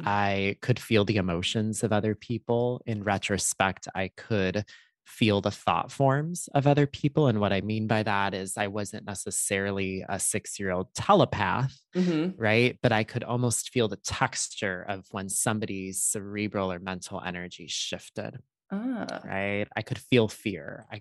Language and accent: English; Illinois, United States; And I grew up in Chicagoland, as we say, so mm-hmm. the suburbs of Chicago.